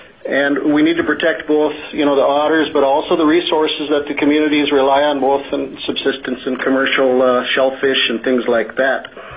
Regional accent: Sitka, Alaska, United States; I'm from Sitka

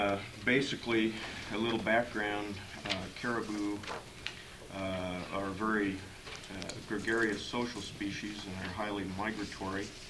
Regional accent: Fairbanks, Alaska, United States; I'm from Fairbanks.

